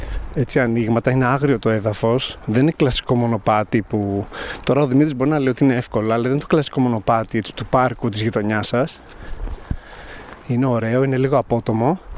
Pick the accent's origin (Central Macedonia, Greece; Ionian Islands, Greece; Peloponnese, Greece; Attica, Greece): Attica, Greece; Athens; Λοιπόν, εγώ είμαι Αθηναίος. Οπότε τώρα, κλασικός Αθηναίος από το κέντρο